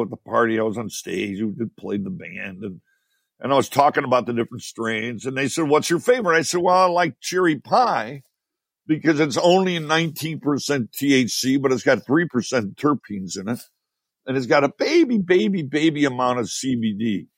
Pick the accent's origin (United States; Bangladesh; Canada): United States; Chicago, Illinois; I'm from Chicago. I'm a meat eater, right?